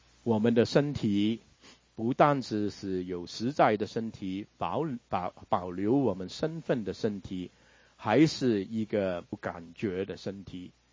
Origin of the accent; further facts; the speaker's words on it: China; 在圣经里面食物也是很重要啊，跟我们中国人一样啊